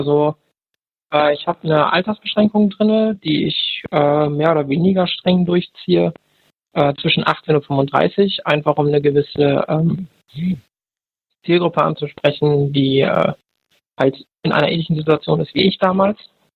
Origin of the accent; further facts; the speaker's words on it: Bremen, Germany; ich komme aus Bremen